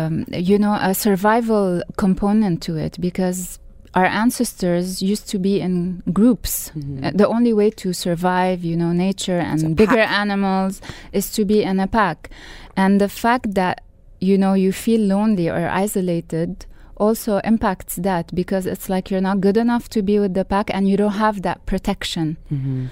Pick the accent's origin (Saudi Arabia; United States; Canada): Saudi Arabia; now in Dubai, United Arab Emirates; Born and raised in Saudi in the 70s, and then moved to different countries for educational purposes, and I found myself in Dubai 15 years ago.